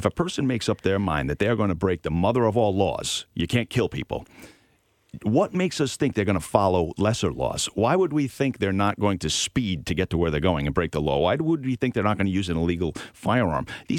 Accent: Rhode Island, United States; in Rhode Island specifically, because I'm more aware, of course, of my home state

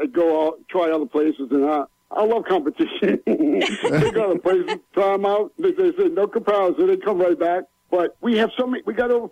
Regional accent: New Orleans, Louisiana, United States; born there; No, I was born in New Orleans.

